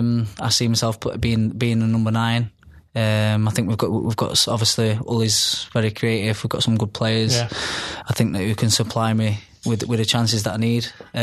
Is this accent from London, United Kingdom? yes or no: no; Manchester, North West England, United Kingdom; I'm from Manchester.